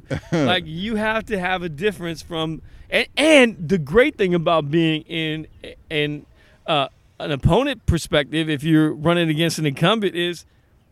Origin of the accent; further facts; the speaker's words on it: Hayward, California, United States; I love Hayward Fire. I love the city. I grew up in Hayward.